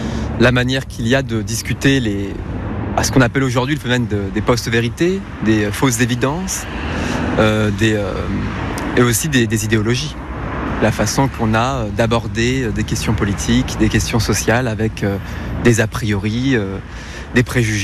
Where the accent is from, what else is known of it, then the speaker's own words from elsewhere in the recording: Tours, Centre-Val de Loire, France; Je viens de Tours